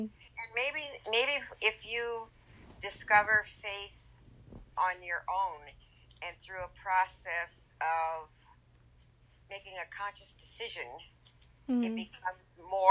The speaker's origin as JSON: {"language": "English", "region": "Illinois", "country": "United States", "tie": "born or raised there", "said": "we grew up in Illinois, and all the houses in Illinois have basements."}